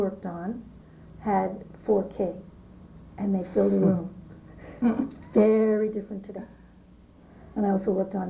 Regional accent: Teaneck, New Jersey, United States; also born or lived in New York City, United States; I was born in 1944 in New York City. I'm one of those original New Yorkers. But in the early 1950s, we moved to New Jersey. So part of my education was in the New York City public school system. And part of it was in Teaneck, New Jersey

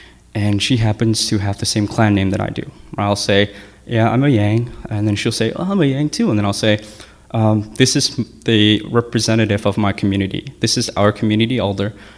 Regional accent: United States; I grew up here in the States. I grew up going to school with non-Hmong students and speaking English most of my life. I'm more comfortable speaking English than Hmong.

